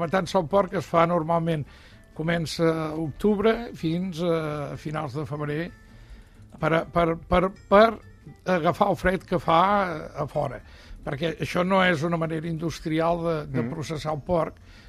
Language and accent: Catalan; Roda de Ter, Catalonia, Spain; perquè som de Roda. Sí. Encara que sempre diem que som de Vic, però soc de Roda.